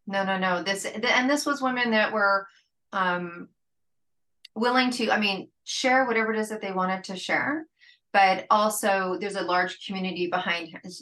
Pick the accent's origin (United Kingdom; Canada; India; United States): Canada; I mean, being a Canadian, I mean, Sherry Ulrich came on and spoke